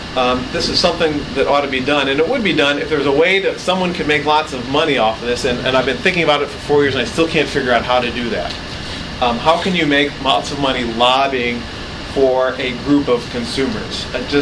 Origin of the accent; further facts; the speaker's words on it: Peoria, Illinois, United States; I'm from Peoria, Illinois, a few miles outside of Peoria, Illinois, in a small town called Mossel. And my parents live in the same house that they did when I was born 43 years ago.